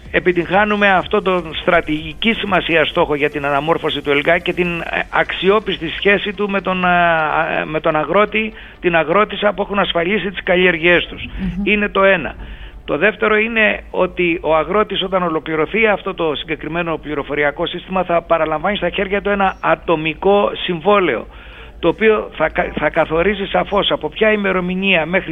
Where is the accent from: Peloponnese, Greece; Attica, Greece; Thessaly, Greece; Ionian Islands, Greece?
Peloponnese, Greece; και από την πατρίδα μου, την Αρκαδία, η οποία είναι μια ορεινή περιοχή